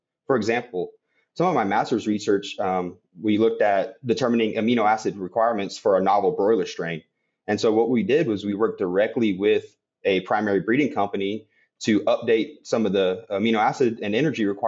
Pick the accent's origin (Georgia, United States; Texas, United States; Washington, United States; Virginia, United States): Texas, United States; San Antonio; I'm from South Texas originally, San Antonio area. There's not a lot of broiler production, I guess, in that part of the state.